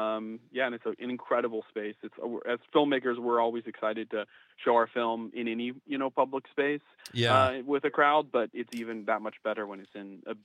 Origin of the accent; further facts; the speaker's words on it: New York City, New York, United States; So we're from New York City.